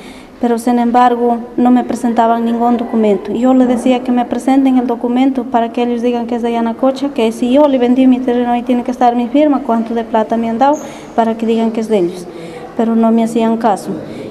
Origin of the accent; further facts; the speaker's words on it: Sorochuco, Cajamarca, Peru; soy del distrito de Sorochuc, provincia de Solentín, departamento de Cajamarca. Esto, soy una comunera